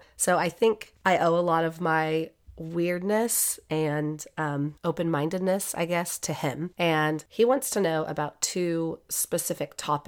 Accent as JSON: {"language": "English", "town": "Eureka", "region": "California", "country": "United States", "said": "So I'm from Eureka, and I live in a part of Eureka called Cutton."}